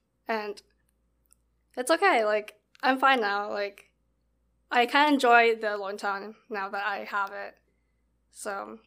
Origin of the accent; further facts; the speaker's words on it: Colombia; Like, I don't want anything to do with like my hometown anymore. But like, that's not the case for me. Like, I still miss Colombia and I love all my friends here.